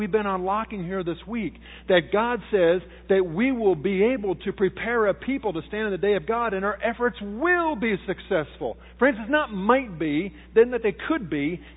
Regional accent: Washington, District of Columbia, United States; I grew up in Washington, D.C., I took my little Volkswagen Bug to the gas station, gave it 10 gallons of gas for $2.70.

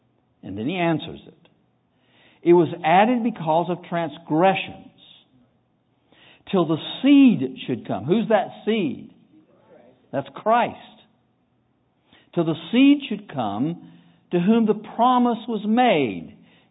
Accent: North Carolina, United States; I grew up in North Carolina, so I can say that and get away with it.

